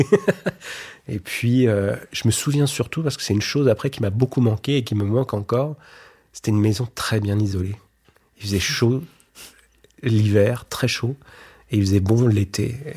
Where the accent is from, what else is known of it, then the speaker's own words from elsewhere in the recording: Grand Est, France; j'ai grandi dans les Vosges, dans l'est de la France